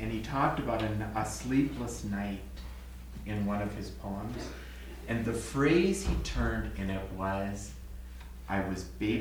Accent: Midwest, United States; I come from the Midwest, where there are always farmers in the congregation. We're into production.

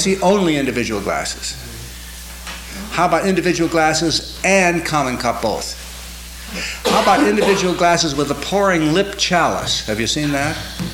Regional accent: United States; now in Waterloo, Canada; I'm an American. But I've been in Ontario for 12 years. And again, German influence. Most of the churches in Waterloo, anyhow, where I live

